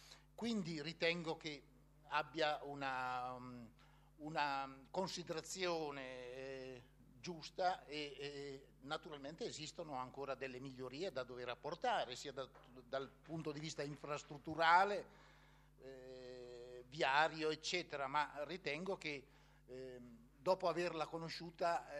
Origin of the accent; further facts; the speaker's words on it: Mondolfo, Marche, Italy; io provengo da Mondolfo, ho vissuto a Mondolfo per tutta la mia vita